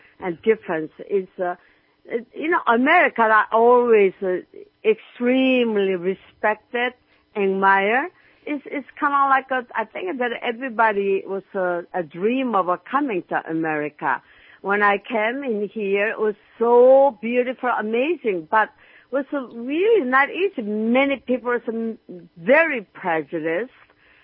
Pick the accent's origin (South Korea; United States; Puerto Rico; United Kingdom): South Korea; English is a second language; Well, I come from Korea.